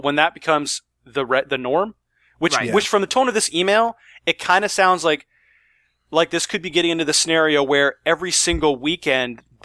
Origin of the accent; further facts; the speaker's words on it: Canada; I'm Canadian.